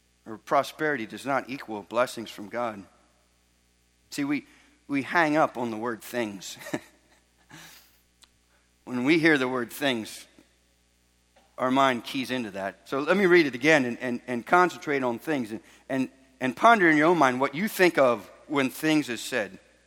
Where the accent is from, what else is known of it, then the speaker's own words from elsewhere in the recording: Florida, United States; See, I grew up in Florida